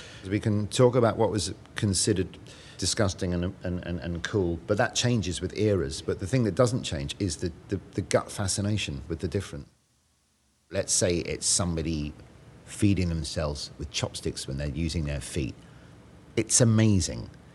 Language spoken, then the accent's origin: English; London, United Kingdom; I'm 51. I was born and bred in London.